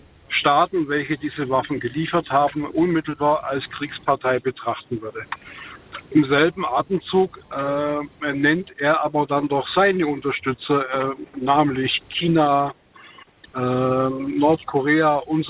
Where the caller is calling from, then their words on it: Augsburg, Bavaria, Germany; ich komme aus Augsburg